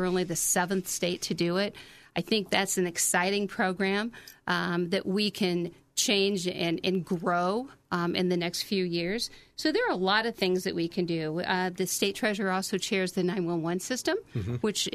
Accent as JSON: {"language": "English", "town": "Indianapolis", "region": "Indiana", "country": "United States", "tie": "born or raised there", "said": "I'm from Indy. I'm born and raised in Indiana."}